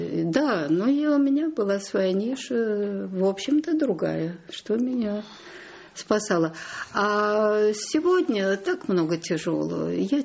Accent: Kyiv, Ukraine; born there; Это моя первая родина. Я родилась в Киеве, я наполовину украинка.

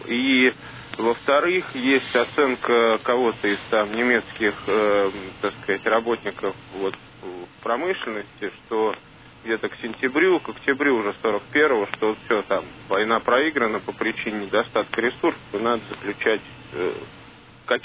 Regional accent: Moscow, Russia; да, я из Москвы.

